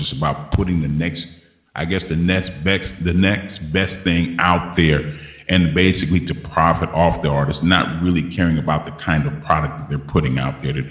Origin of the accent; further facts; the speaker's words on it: Los Angeles, California, United States; growing up in South Central